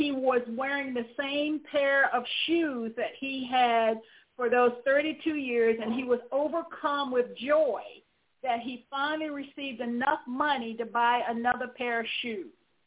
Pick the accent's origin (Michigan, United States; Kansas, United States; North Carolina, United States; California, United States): North Carolina, United States; I grew up in North Carolina, not in Louisiana